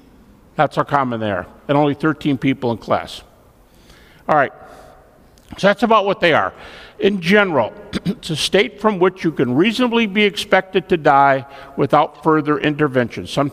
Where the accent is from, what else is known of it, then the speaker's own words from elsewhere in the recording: Detroit, Michigan, United States; I left in 81, leave Detroit area. I'm from the Detroit area.